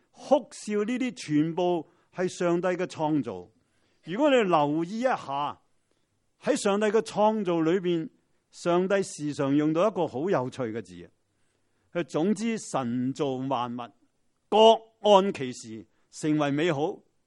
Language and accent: Cantonese; China; 好似我哋中国人话塞翁失马啫嘛